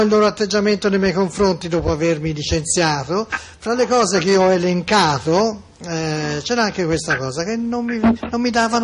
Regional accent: Florence, Tuscany, Italy; Ma sono di Firenze.

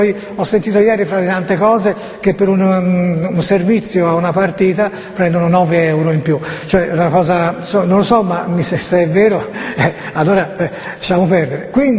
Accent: Florence, Tuscany, Italy; Io sono di Firenze e sono viola, no, io sono di Firenze, fiorentino

